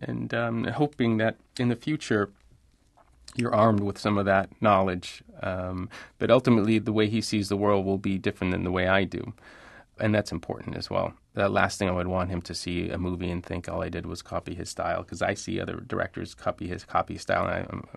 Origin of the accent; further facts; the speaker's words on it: Laredo, Texas, United States; Even though I was raised on the American side, all my family was on the Mexican side. My grandparents were on the Mexican. So you go back and forth daily.